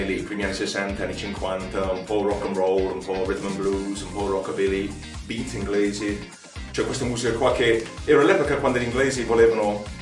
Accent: England, United Kingdom; Italian is a second language; also born or lived in United States; Io sono inglese, come ho detto, ed americano.

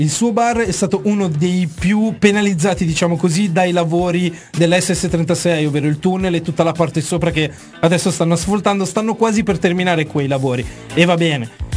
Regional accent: Naples, Campania, Italy; perché io sono napoletano e lo sapete quanto tengo la mia terra.

